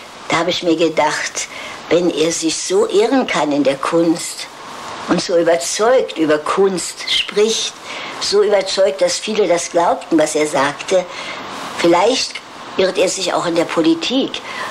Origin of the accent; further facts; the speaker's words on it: Germany; Jetzt werden Sie mich fragen, warum ich nicht weggegangen bin aus Deutschland. Ja, wissen Sie, ich liebte meine Heimat